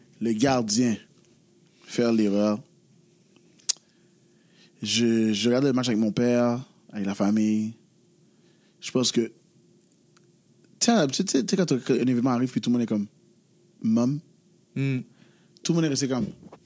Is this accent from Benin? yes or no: no; Brazil; mon père est argentin. Mm. Je suis brésilien.